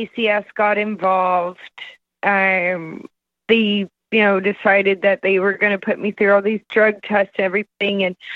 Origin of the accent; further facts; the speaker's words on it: Kentucky, United States; I grew up in Kentucky, small town. So, you know, it's just a lot of farm parties, drinking, hanging out.